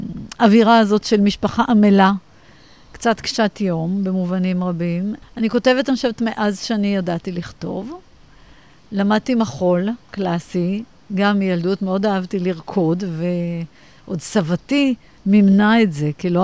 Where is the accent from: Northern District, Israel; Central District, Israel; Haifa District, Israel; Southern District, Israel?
Haifa District, Israel; Haifa; also born or lived in Jaffa; אני גדלתי בחיפה, נולדתי אמנם ביפו, אבל כבר בגיל שנה, כבר הוריי חזרו, אמי מאזור חיפה ואבי הגיע ליפו, הם שניהם בני דור ראשון לניצולי שואה.